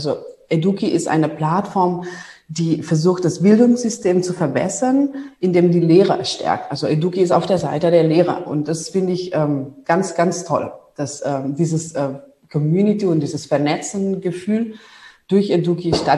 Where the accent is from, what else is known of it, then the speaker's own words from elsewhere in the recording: Barcelona, Catalonia, Spain; Barcelona, in der Nähe von Barcelona.